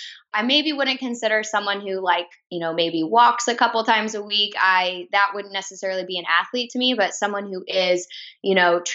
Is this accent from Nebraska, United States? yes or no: yes; Lincoln, Nebraska, United States; So I was born and raised in Lincoln